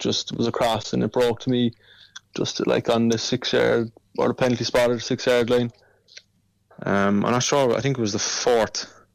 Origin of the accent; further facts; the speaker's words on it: Cork, Munster, Ireland; just a lot of my family were there and stuff, and, you know, we're all from Cork, so it was probably my highlight.